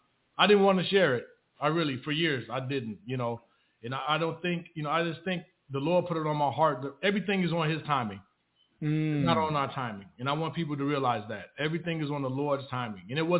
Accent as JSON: {"language": "English", "town": "Chicago", "region": "Illinois", "country": "United States", "said": "Well, you know, I'm originally from Chicago, Illinois. Grew up, you know, like I said, with a loving grandmother."}